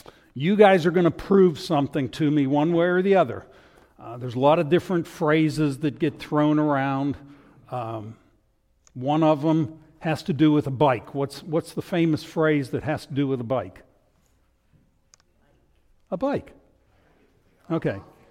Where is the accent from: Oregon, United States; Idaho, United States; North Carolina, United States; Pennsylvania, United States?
Pennsylvania, United States; Pittsburgh; As most of you know, I come from Pittsburgh, Pennsylvania. I was born and raised there. I've got the accent to prove it